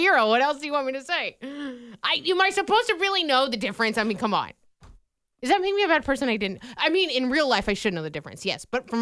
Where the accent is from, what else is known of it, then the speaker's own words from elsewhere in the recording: Vinton, Iowa, United States; he went to my hometown, Vinton, and went to the Benton courthouse to get a new driver's license